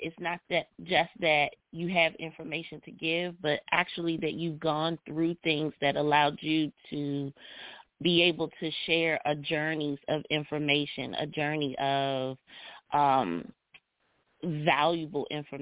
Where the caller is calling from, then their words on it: Maryland, United States; I'm calling from Northern Maryland.